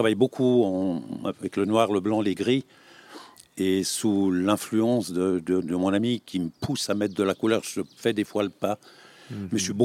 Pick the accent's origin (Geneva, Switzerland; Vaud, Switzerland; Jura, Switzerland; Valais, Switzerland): Valais, Switzerland; Je suis valaisan